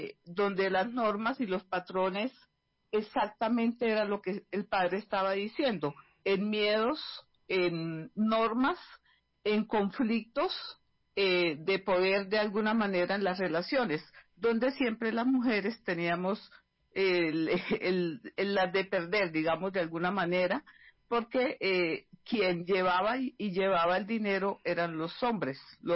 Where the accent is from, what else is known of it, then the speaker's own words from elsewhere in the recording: San Vicente de Chucurí, Santander, Colombia; yo soy una campesina santandereana de San Vicente de Chucurí y inicio mi trabajo campesino en el año 80.